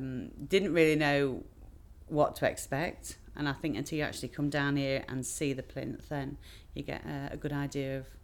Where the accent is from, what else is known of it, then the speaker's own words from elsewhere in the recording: Skegness, East Midlands, United Kingdom; 43, I'm from Skegness.